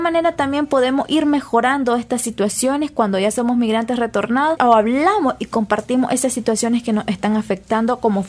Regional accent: Nicaragua; es para el bienestar de cada uno de nosotros como nicaragüenses y también de nuestros familiares.

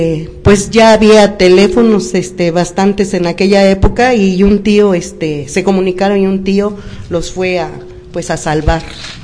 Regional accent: Nuevo Necaxa, Puebla, Mexico; born there; Nací en Nuevo Necaxa, Puebla, cuna de la industria eléctrica.

